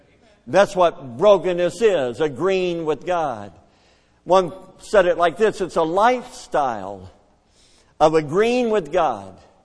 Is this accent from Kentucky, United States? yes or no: yes; Kentucky, United States; I grew up in Kentucky. We call it regular. It's two syllables, regular.